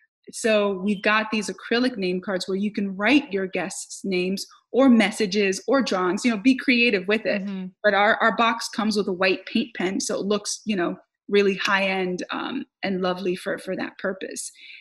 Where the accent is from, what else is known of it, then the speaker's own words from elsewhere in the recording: Haiti; I mentioned earlier, I'm from Haiti.